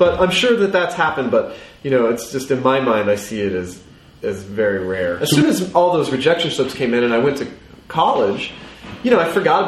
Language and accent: English; Bible Belt, United States; I grew up in I grew up in the Bible Belt, and there was a lot of proselytizing all the time.